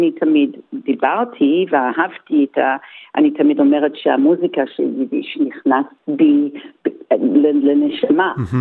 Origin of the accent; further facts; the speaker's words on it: Melbourne, Victoria, Australia; אני תוצרת מלבורן, ומלבורן היא ממש מיוחדת. נולדתי במלבורן, ההורים שלי היו פליטים שהגיעו בדיוק אחרי המלחמה, בספונסרשיפ של דוד של אמא שהגיע לפני המלחמה.